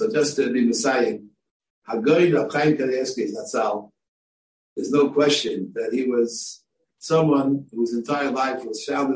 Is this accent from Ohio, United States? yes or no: no; New York, United States; Even though I grew up in New York, so I should know some more